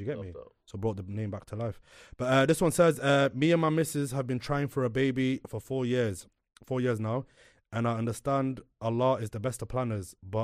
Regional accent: Sheffield, Yorkshire and the Humber, United Kingdom; I'm from Sheffield, innit?

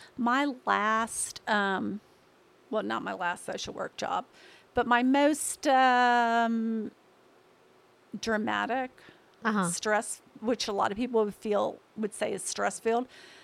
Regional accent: Texas, United States; I grew up in Texas, went to Michigan for school.

